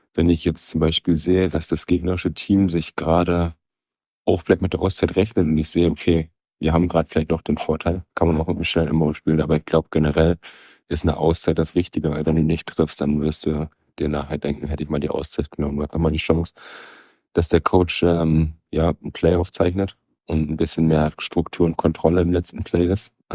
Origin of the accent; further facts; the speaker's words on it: Bremen, Germany; born there; Ich komme aus Bremen gebürtig.